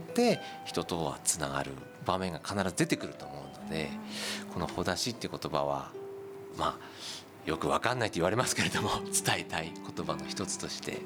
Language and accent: Japanese; Morioka, Iwate, Japan; ちょっと私も盛岡の出身でありながらちゃんと分かってませんけれども